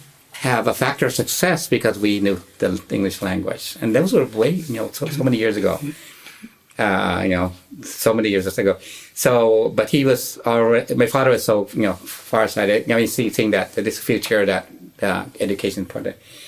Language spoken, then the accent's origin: English; Kansas, United States; born there; And then they moved to Kansas. Mm-hmm. And that's where I was born in Kansas.